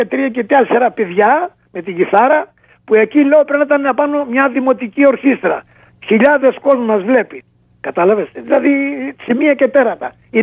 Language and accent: Greek; Greece; now in United States; Αλλά πάμε καλά μόνο σε εμάς που ήρθαμε από την Ελλάδα και οι οποίοι κάθε μέρα αραιώνουμε, ξέρεις.